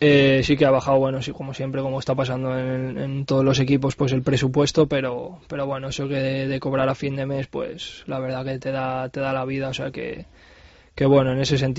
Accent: Salamanca, Castile and León, Spain; Siempre se te queda ese ser un chico de Salamanca, de la ciudad

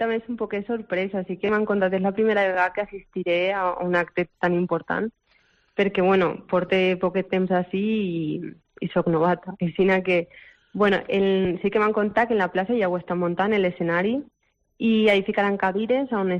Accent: Valencian Community, Spain; No és perquè sigui el meu poble, però jo crec que és de visita obligatòria dels pobles de l'interior de Castelló.

